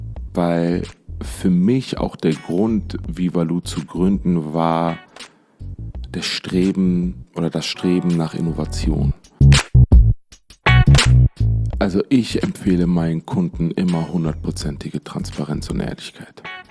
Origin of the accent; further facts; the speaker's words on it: Essen, North Rhine-Westphalia, Germany; now in Düsseldorf, Germany; geboren in Essen, im Pott. Eigentlich bin ich ein Pottjunge, bin seit mittlerweile 7 Jahren in Düsseldorf.